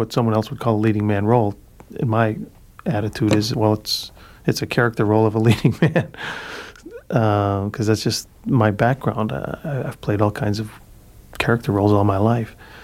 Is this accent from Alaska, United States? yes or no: no; Cicero, Illinois, United States; I grew up in Cicero, Illinois, so there was a lot of guys with $2,000 suits walking around.